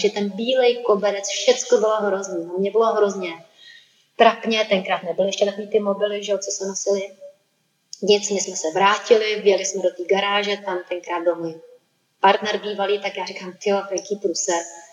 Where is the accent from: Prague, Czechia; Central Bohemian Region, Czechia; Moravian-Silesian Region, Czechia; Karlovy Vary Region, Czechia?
Karlovy Vary Region, Czechia; Mariánské Lázně; jak jsem z Mariánských Lázní